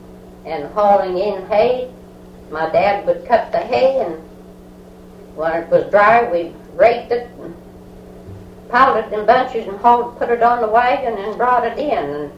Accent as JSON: {"language": "English", "town": "Manchester Township", "country": "United States", "tie": "born there", "said": "Well, I was born in Manchester Township, December the 27th"}